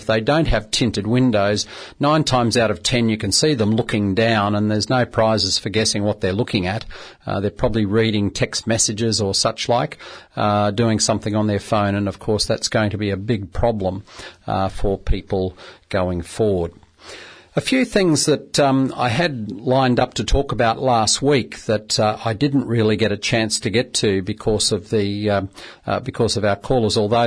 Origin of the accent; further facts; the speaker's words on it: Burleigh Heads, Queensland, Australia; I mean, I was born and bred in Burleigh Heads, so my earliest recollections of Burleigh are around about the 1960s.